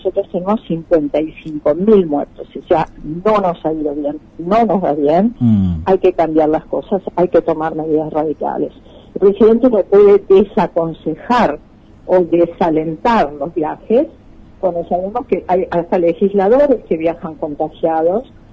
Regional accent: Argentina; Somos el pueblo argentino. Somos el pueblo de Andresito o Alcuradí.

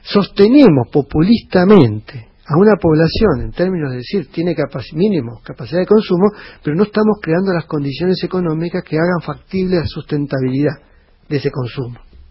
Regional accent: Argentina; ¿Qué tan deprimidos o ansiosos somos los argentinos?

